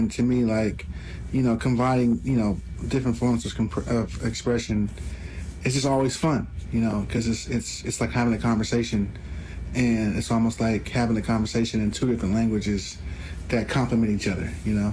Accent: Los Angeles, California, United States; growing up in Los Angeles and the time when I was a kid, that was kind of the culture.

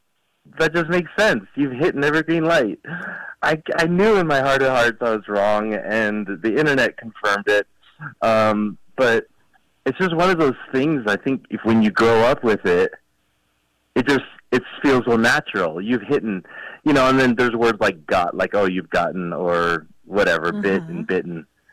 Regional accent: Texas, United States; accent: Texan; I am from Texas. And I don't really have an accent. I kind of lost it, but there are some things that I use, like y'all.

